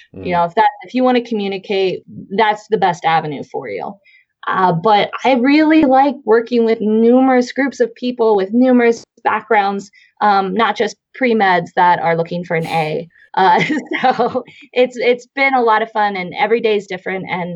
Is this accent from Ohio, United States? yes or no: yes; Ohio, United States; you know, I'm from Southeastern Ohio and there's a lot of surface mining, especially in like the West Virginia, Appalachian area.